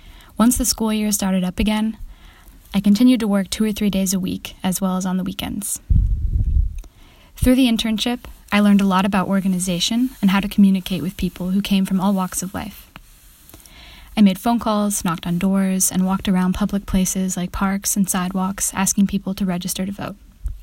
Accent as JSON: {"language": "English", "town": "Grand Rapids", "region": "Michigan", "country": "United States", "tie": "born or raised there", "said": "She had moved from Chicago, Illinois, to my hometown of Grand Rapids, Michigan for the summer and fall"}